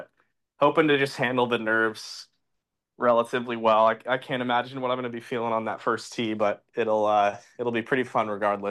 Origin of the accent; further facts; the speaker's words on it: Washington, United States; I mean, I grew up obviously in Washington and played a lot of tree-lined golf